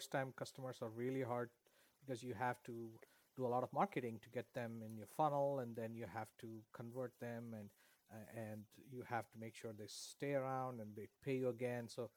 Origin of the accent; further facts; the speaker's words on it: India; English is a second language; even though English was not my first language growing up in India